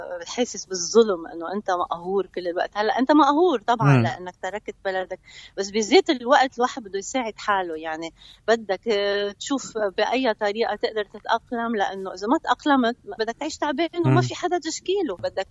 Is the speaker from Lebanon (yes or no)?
yes; Lebanon; أنا لبنانية، متيسة على أنه بدي كفي غني باللبناني، بدي أكتب باللبناني